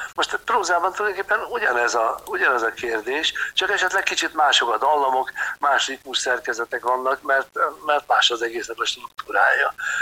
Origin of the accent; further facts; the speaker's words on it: Budapest, Hungary; born there; Én meg már Budapesten születtem, mert addigra a család fölkerült Pestre.